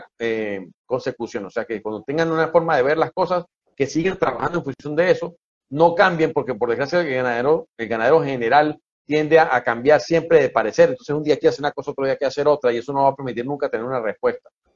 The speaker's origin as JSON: {"language": "Spanish", "country": "Venezuela", "said": "como decimos en mi país, en Venezuela"}